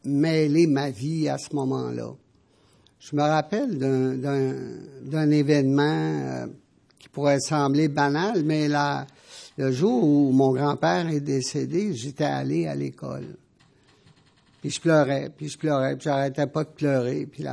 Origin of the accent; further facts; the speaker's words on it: Montreal, Quebec, Canada; Et j'ai grandi à Montréal, sur le plateau Mont-Royal.